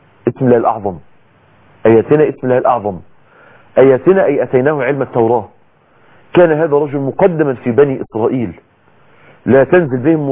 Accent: Mansoura, Dakahlia, Egypt

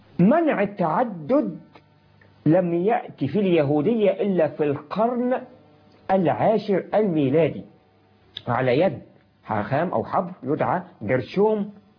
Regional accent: Egypt; إحنا عندنا في مصر 49% نساء

